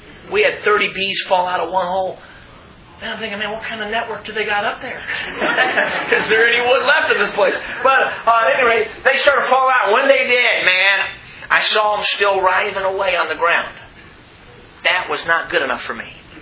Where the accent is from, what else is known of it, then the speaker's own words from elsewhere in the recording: Chicago, Illinois, United States; Well, you know, I grew up in Chicago. I don't know anything about living out in the country.